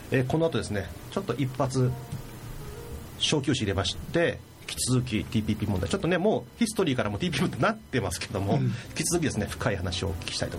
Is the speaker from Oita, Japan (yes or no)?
yes; Saiki, Oita, Japan; あの僕の出身大分県佐伯市でございます。